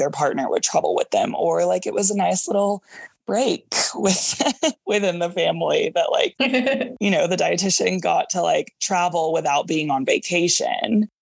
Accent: Dallas, Texas, United States; my first job was in San Antonio and I'm from Dallas.

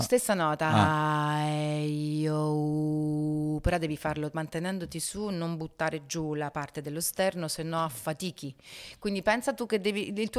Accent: Rome, Lazio, Italy; Io sono romana

